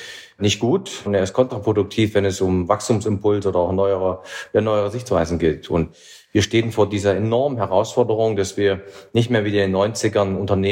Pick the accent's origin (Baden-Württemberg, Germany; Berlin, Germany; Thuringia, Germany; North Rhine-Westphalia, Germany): Thuringia, Germany; Erfurt; Nehmen Sie meine Heimatstadt Erfurt